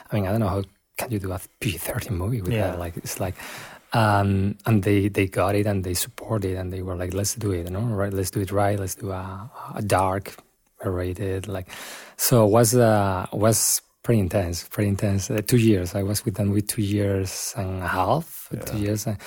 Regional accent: Spain; I grew up in Spain

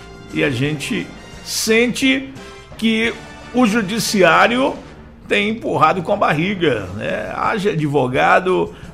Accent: Travessão, Bahia, Brazil; viu? Eu sou de Travessão.

